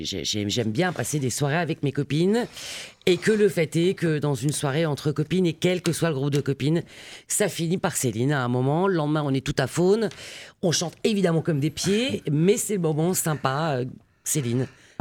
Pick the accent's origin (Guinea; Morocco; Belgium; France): France; Thionville, Grand Est; now in Nancy, France; Je viens de Thionville, je suis Lorraine. Je viens de Thionville où j'ai fait mes études à l'Institut Notre-Dame de la Providence. Et puis j'ai passé mon bac et je suis venue à Nancy pour faire mes études de droit. Et puis je suis restée à Nancy